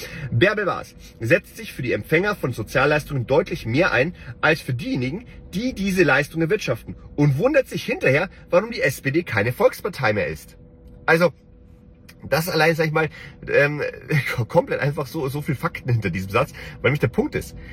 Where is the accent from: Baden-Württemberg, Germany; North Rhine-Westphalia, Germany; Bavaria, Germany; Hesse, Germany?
Bavaria, Germany; Denn wie gesagt, auch ich als Bayer, bei uns war es immer Tradition